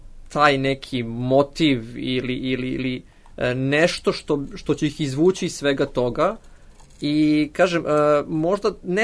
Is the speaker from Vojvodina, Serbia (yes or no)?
no; Belgrade, Serbia; ja dolazim iz Beograda